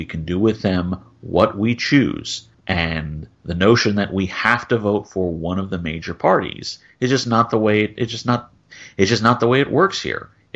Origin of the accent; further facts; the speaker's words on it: Virginia, United States; from Virginia.